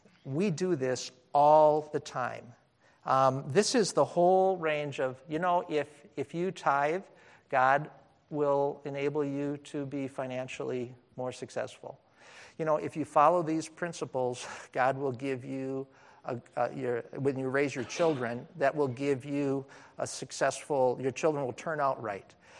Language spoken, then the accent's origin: English; Wisconsin, United States; I grew up in Wisconsin. Many of you know I'm a Green Bay Packer fan.